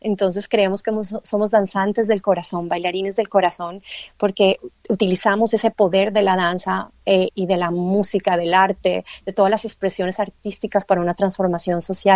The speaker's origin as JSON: {"language": "Spanish", "country": "Colombia", "said": "Pero bueno, como colombiana, yo nací en Colombia."}